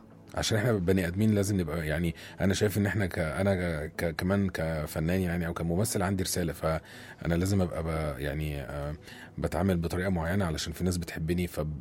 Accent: Giza, Giza Governorate, Egypt; born there; من مواليد الجيزة

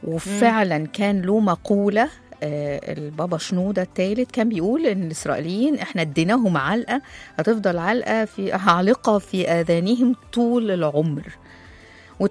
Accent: Egypt; هو طبعا من ناحيته ومن ناحية الأزهر عندنا الاتنين كان في حال التحام ما بينهم كمصريين كده.

